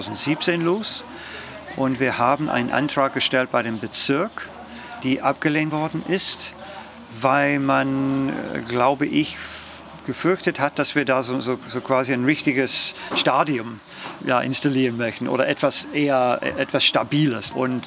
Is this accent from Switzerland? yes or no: no; United Kingdom; German is a second language; now in Germany; Also ich komme aus Großbritannien, habe als Jugendlicher dann 15 Jahre lang Cricket gespielt.